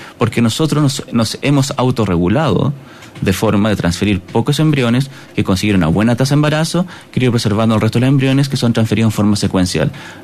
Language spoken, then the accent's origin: Spanish; Chile